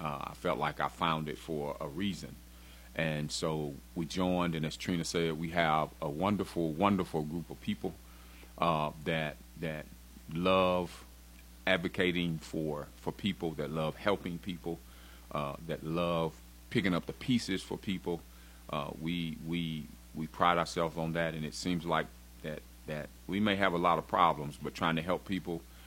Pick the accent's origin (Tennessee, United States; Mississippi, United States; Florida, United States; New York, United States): Tennessee, United States; Gallatin; I'm from Gallatin, Tennessee. I am a 1985 graduate of Gallatin High School.